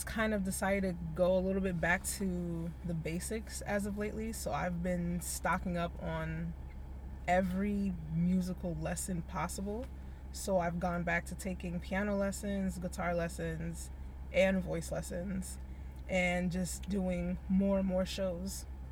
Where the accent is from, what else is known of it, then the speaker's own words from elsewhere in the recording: Roselle, New Jersey, United States; also born or lived in Irvington / Piscataway; We originally lived in Irvington when I was really, really young, and then my father passed, and then we moved to Roselle. And then right around high school, moved to Piscataway and been there ever since.